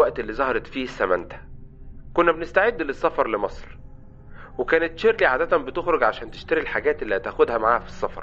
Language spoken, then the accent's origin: Arabic; Monufia Governorate, Egypt; also born or lived in United States; عندي 50 سنة، قضيت وقت طويل من حياتي في امريكا ولسه راجع من قريب. انا اصلا من المنوفية